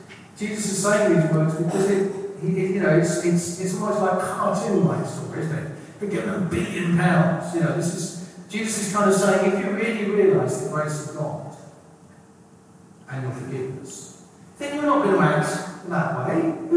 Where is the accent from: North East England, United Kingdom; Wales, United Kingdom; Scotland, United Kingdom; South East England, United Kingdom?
South East England, United Kingdom; When I was growing up on the Isle of Wight